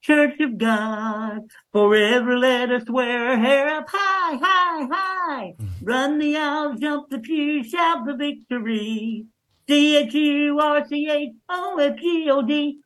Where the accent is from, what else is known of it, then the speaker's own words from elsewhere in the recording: Alabama, United States; also born or lived in Florida; I was born in Florida. I love the beach. And then me and my family, we moved to Alabama.